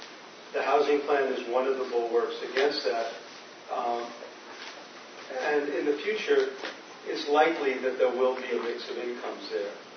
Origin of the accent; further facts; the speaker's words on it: Canada; I think that we need a better understanding of who we are as Canadian people as a starting point in working on these kind of issues.